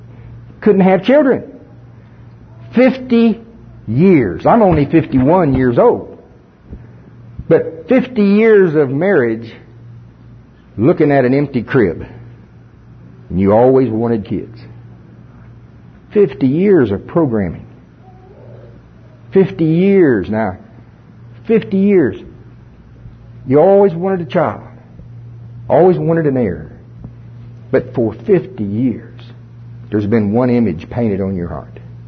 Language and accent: English; United States; Now, I'm from Pottawatomie County, and I'm no English major.